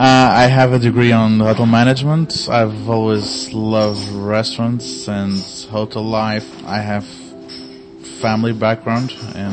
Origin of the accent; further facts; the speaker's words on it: Madeira, Portugal; now in Lisbon, Portugal; I'm from Madeira Island. I've only been in Lisbon for 10 years now.